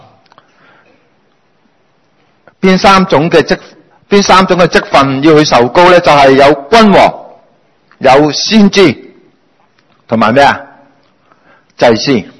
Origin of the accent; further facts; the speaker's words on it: China; 或者我哋中国人叫族谱啊